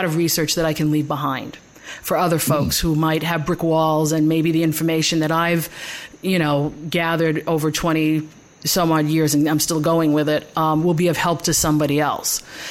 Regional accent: Azores, Portugal; I'm from the Azores. I have fishmongers and farmers.

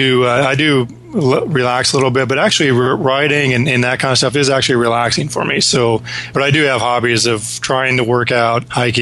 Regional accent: Midwest, United States; now in North Carolina, United States; I grew up in the Midwest, you know, no mountains, no ocean.

